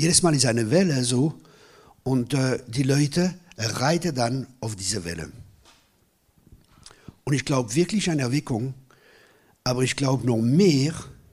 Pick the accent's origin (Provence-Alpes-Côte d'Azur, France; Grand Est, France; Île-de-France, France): Grand Est, France; Ich komme aus dem Elsass, wo die schönsten Männer kommen, aus dem Elsass.